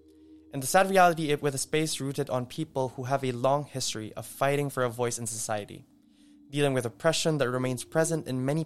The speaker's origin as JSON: {"language": "English", "town": "Manila", "region": "Metro Manila", "country": "Philippines", "tie": "born or raised there", "lives_now": "Amsterdam, Netherlands", "said": "As someone who grew up in Manila, moved to Bangkok, and now living in Amsterdam as a queer individual"}